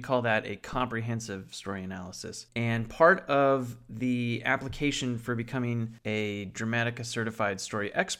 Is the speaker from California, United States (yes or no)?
yes; California, United States; Sorry, I grew up in Southern California. That's how I believed it was pronounced.